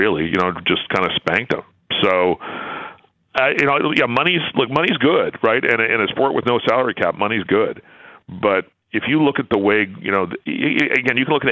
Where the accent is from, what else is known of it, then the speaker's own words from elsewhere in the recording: Canada; I'm a Canadian and we got some stuff wrong.